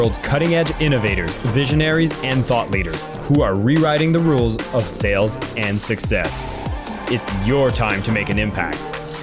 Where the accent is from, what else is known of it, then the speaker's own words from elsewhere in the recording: Canada; I'm from Canada.